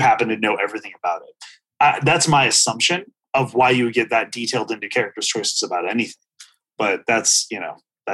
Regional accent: California, United States; I'm from California, so In-N-Out, Fatburger are like, the In-N-Out, Fatburger debate is no joke.

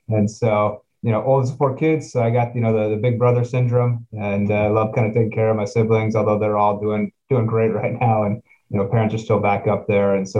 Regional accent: Oregon, United States; also born or lived in California; So I grew up on the West Coast. So born in California, but raised up in Oregon. Spent all of basically my primary and secondary school up just kind of in the suburbs west of Portland, Oregon.

